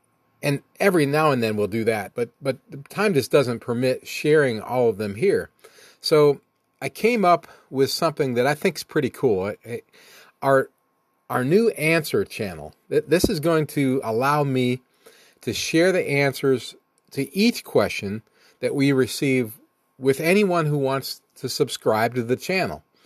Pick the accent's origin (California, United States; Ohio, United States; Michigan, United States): Ohio, United States; Nick and I grew up together in Ohio, and we've known each other since about third or fourth grade